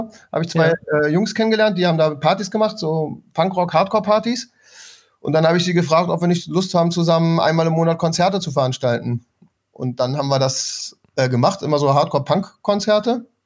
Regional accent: Berlin, Germany; born there; Ich bin tatsächlich gebürtiger Berliner.

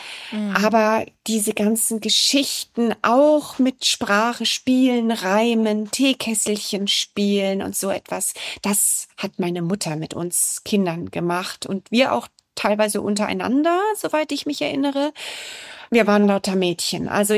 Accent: Mönchengladbach, North Rhine-Westphalia, Germany; Ich bin im Rheinland aufgewachsen, in Mönchengladbach, und meine Eltern kamen aber ganz woanders her. Mein Vater aus Rumänien, meine Mutter aus Schlesien

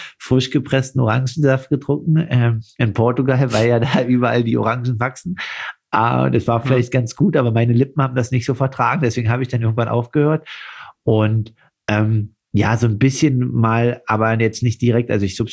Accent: Saxony-Anhalt, Germany; in meiner Heimat Altmark, in der Altmark

